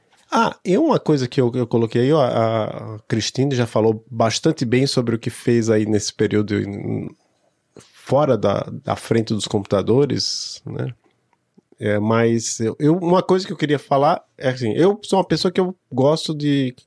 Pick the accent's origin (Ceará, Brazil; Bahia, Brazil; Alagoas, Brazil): Alagoas, Brazil; Maceió; eu sou de Maceió, e Maceió tem uma ligação muito forte com Recife, e eu fiz o mestrado em Recife também